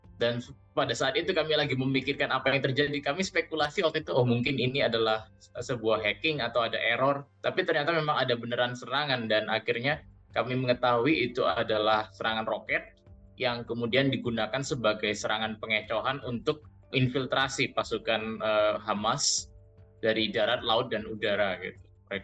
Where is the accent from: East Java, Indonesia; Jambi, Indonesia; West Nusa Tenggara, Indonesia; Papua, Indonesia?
East Java, Indonesia; Surabaya; now in Tel Aviv, Israel; Saya berasal dari Surabaya, Indonesia, dan saya kini menempuh S2 International Master in Security and Diplomacy di Tel Aviv University di Israel.